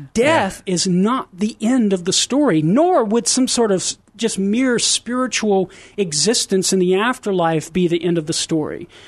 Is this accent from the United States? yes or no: yes; Crowley, Louisiana, United States; It's actually just a little bit further west of my hometown in Crowley.